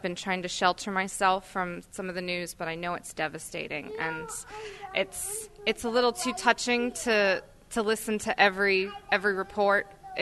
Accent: Federal Hill, Maryland, United States; Federal Hill.

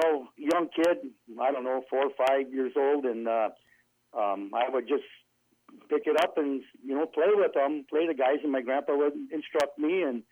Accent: Stevens Point, Wisconsin, United States; also born or lived in Milwaukee; I was born in Milwaukee, and I was raised in Stevens Point, Wisconsin.

